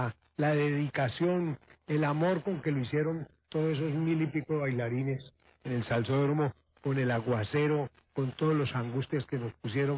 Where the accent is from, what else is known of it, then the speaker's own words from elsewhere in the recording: Cali, Valle del Cauca, Colombia; Somos los caleños los que pagamos por la Feria de Cali.